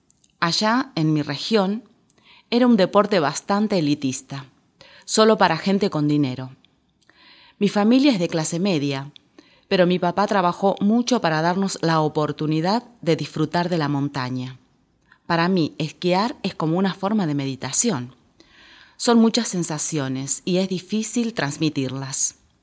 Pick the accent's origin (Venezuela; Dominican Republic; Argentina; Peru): Argentina; now in Spain; soy argentina. Llevo 13 años en España. Vivo con mi pareja y mi hijo.